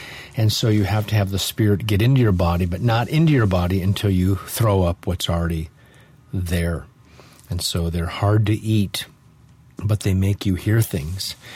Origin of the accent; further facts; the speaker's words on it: Nebraska, United States; That's what we called it as a kid growing up in Nebraska.